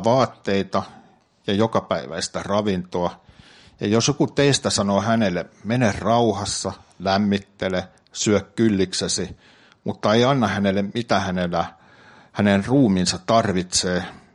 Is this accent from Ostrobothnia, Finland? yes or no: yes; Vaasa, Ostrobothnia, Finland; me ollaan Vaasasta.